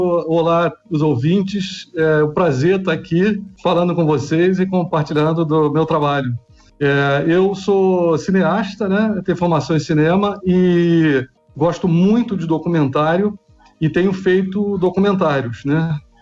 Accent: Espírito Santo, Brazil; also born or lived in Rio de Janeiro; Eu moro no Espírito Santo, sou do Espírito Santo, né? Vim para cá para... Eu morei muitos anos no Rio

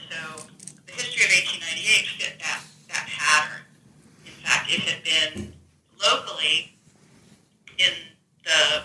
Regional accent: Wilmington, Delaware, United States; I'm actually from Wilmington, Delaware.

